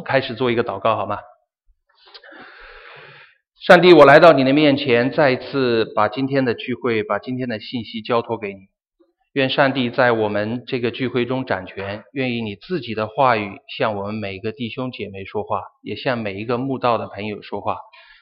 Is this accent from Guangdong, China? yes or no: no; Yunnan, China; born there; 这个在我们西南，我是在云南出生的，这个在西南